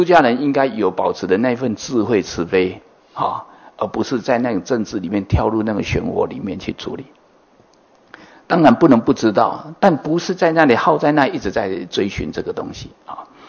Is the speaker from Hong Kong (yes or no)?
no; Taiwan; 我是土生土长的，我讲的是台语，